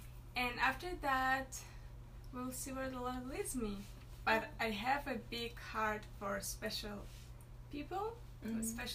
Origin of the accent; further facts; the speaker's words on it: Kazakhstan; also born or lived in Ukraine / Israel; now in United States; I was born in Ukraine, raised up in Asia, Kazakhstan, and then we moved to Israel. When I was 21 years old, I moved to America to study at the Master's University.